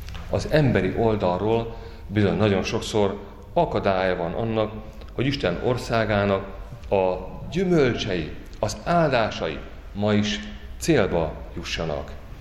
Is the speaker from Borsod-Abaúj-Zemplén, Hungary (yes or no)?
no; Téglás, Hajdú-Bihar, Hungary; Tégláson nőttem fel